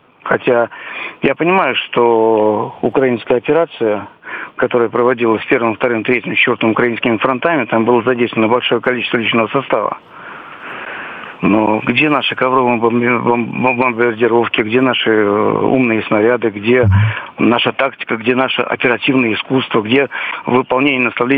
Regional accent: Saint Petersburg, Russia; Я из Питера.

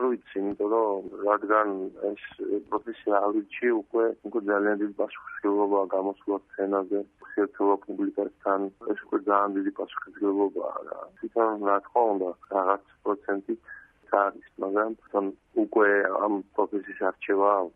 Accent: Zugdidi, Samegrelo-Zemo Svaneti, Georgia; პირველად მეცნიერ ზუგდიდელი ვარ

